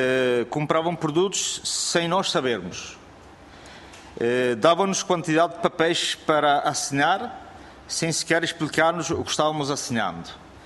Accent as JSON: {"language": "Portuguese", "region": "Madeira", "country": "Portugal", "lives_now": "Venezuela", "said": "Esse era mais ou menos como funcionava lá na Madeira. Nós somos madeirenses."}